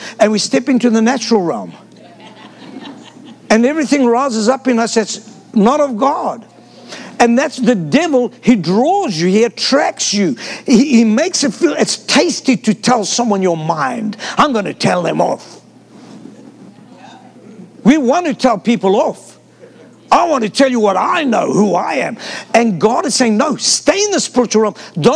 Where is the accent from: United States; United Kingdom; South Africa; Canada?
South Africa; I'm South African. You have to ignore me.